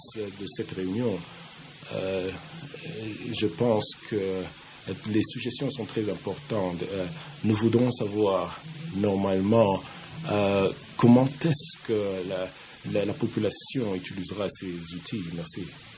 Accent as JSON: {"language": "French", "region": "Nairobi", "country": "Kenya", "said": "je viens de Nairobi, Kenya."}